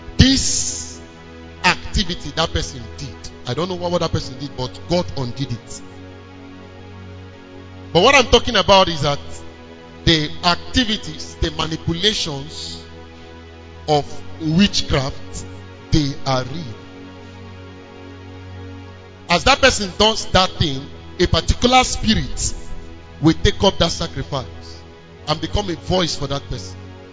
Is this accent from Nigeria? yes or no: yes; Nigeria; We are from Nigeria here.